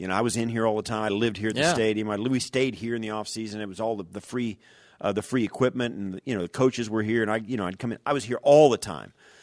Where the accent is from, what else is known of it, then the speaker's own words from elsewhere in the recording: Kansas, United States; Because you start saying tornado, believe me, I'm from Kansas.